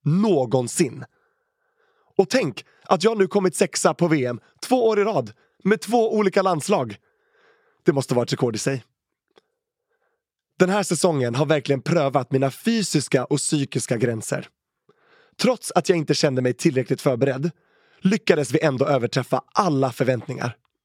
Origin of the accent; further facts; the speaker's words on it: Sweden; Sverige kallar också på mig. Mitt hemland där jag har mina rötter och en djup känslomässig anknytning.